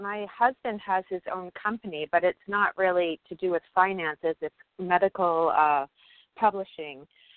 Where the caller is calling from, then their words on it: New York, United States; I'm calling from New York, and my birth date is 7/7/67.